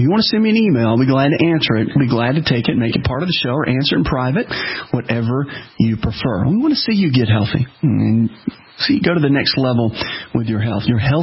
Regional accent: the South, United States; Now, listen, I'm from the South. Okay? I get this.

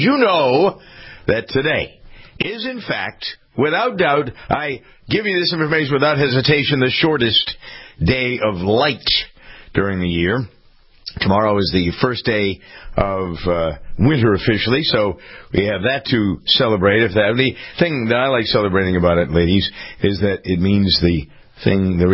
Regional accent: Boston, Massachusetts, United States; Yeah, because I'm from Boston. He was the Cardinal of Boston.

